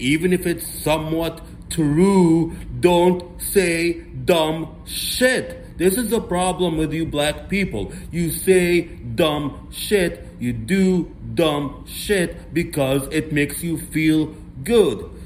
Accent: Egypt; I was born in Africa. My DNA is 15% black. Myron Gaines, who I personally met, me and him, we're pretty much from the same country. I'm from Egypt.

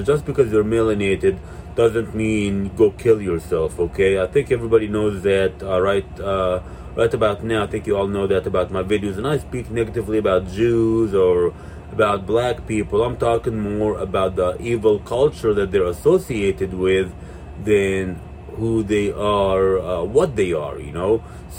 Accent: Mountain View, California, United States; And, you know, I told her I'm from Mountain View and shit like that.

